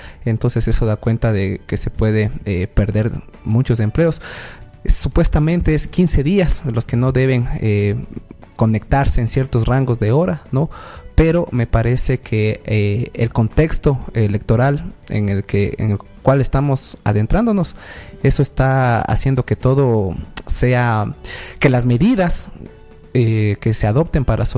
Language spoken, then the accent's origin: Spanish; Ecuador; Como buen ecuatoriano.